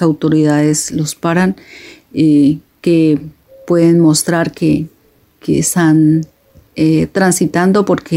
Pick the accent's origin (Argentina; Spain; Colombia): Colombia; now in Belgium; soy colombiana, vivo en Bélgica